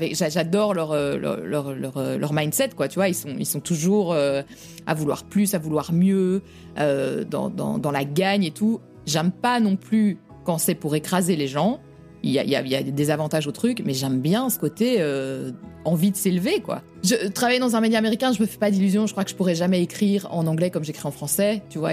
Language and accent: French; France; accent: French; j'ai quand même un accent de Frenchie et même si c'est mignon, t'as quand même envie parfois de dire allez, je suis vraiment bilingue, quoi.